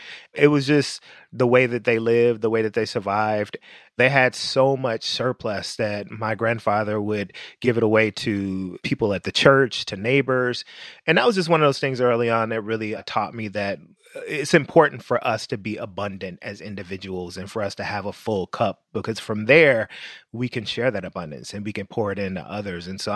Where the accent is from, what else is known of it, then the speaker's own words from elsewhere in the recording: Memphis, Tennessee, United States; Growing up in Memphis, Tennessee, with family who had roots in rural Mississippi and Tennessee and Arkansas